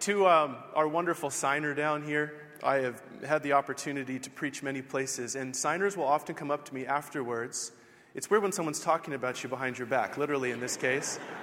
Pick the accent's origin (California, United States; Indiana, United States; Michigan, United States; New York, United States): California, United States; And as Doug mentioned, we are from California.